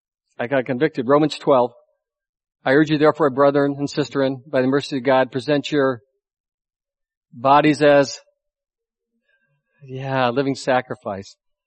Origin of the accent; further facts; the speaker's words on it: Boulder, Colorado, United States; also born or lived in Spokane, Washington / Massachusetts; So I was born in Spokane, Washington, where my mom was from. And then we moved right next door, I shared earlier, to Massachusetts. Okay, and I went to kindergarten in Massachusetts. And then, I think I got the order wrong last time, but then we moved to Boulder, Colorado.